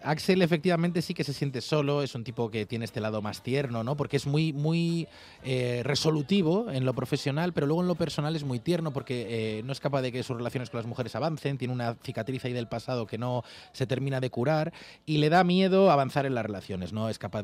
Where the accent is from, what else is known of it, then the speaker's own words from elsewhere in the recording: Vigo, Galicia, Spain; now in Madrid, Spain; bastante natural en Vigo, ¿no? Me crié así, ¿no? Conducía allí y pensaba que era lo normal. Luego me fui de Vigo, llegué a Madrid, por ejemplo